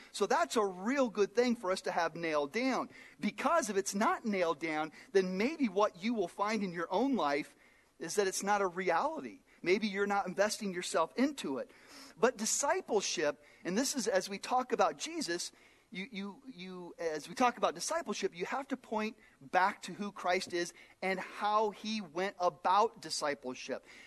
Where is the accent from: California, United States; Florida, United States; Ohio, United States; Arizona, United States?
Arizona, United States; Phoenix; now in South Dakota, United States; Marcy's from Dallas, I'm from Phoenix, and here we are in South Dakota.